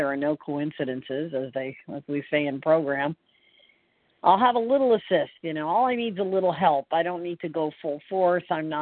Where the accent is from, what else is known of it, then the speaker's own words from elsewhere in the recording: Florida, United States; I'm from Central Florida.